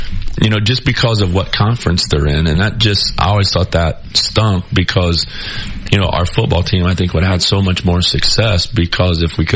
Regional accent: Indiana, United States; You know, I came from Indiana where every school gets to play.

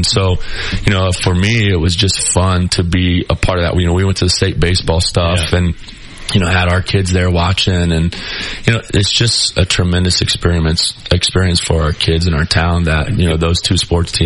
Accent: Indiana, United States; You know, I came from Indiana where every school gets to play.

